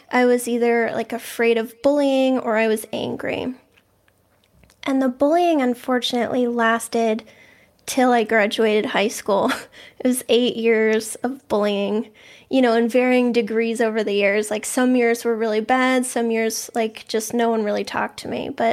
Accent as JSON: {"language": "English", "town": "Boston", "region": "Massachusetts", "country": "United States", "tie": "born or raised there", "said": "Yeah, so I grew up in the Boston area. I've always lived here."}